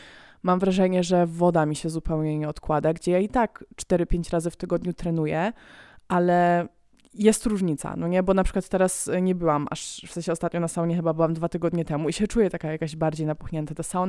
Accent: Germany; now in Poland; Pamiętajcie, że ja się wychowałam w Niemczech i ja jako dziecko mam taki obraz, że wszyscy w saunie siedzieli nago.

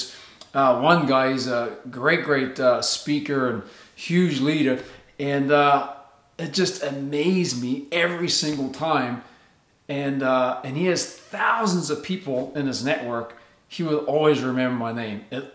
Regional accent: New Zealand; I'm from New Zealand, and it maybe it's different with, you know, different countries, different cultures.

